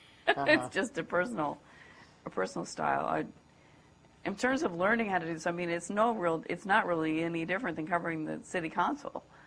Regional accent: Kansas City, Missouri, United States; also born or lived in St. Louis; I grew up in Kansas City in St. Louis.

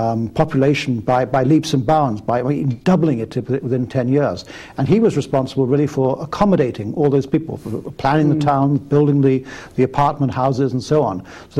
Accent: Hong Kong; born there; I was born in Hong Kong, so I'm a child of the British Empire.

